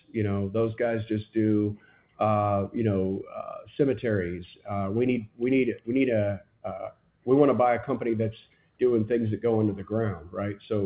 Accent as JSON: {"language": "English", "region": "Mississippi", "country": "United States", "tie": "born or raised there", "said": "You know, I grew up in Mississippi. A lot of my friends run roofing companies with the Gmail."}